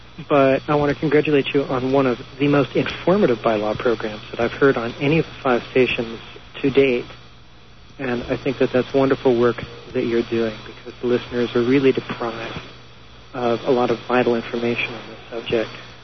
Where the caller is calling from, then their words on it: Columbus, Ohio, United States; I'm calling from Columbus, Ohio.